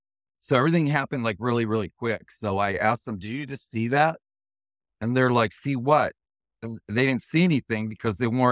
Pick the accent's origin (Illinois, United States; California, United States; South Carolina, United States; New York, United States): California, United States; and then I thought about, you know what, I'm from California.